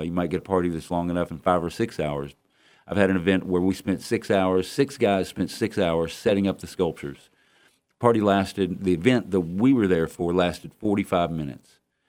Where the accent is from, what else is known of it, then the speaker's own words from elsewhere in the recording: Dallas, Texas, United States; I ain't from around these parts, Jerry.